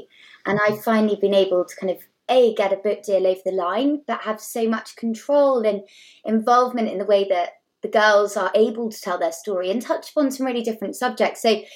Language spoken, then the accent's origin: English; South West England, United Kingdom; 4 young girls who are from Devon, very similar to me. I grew up in South Devon.